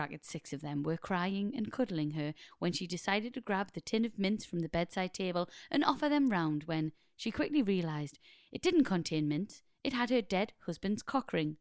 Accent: Newcastle, North East England, United Kingdom; I am from Newcastle, but was living in London at the time.

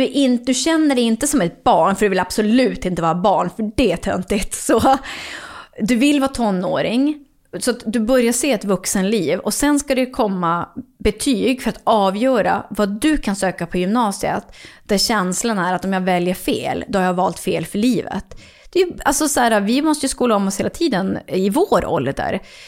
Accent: Norrland, Sweden; Inte där jag bor nu, men jag kommer ju ändå från Norrland.

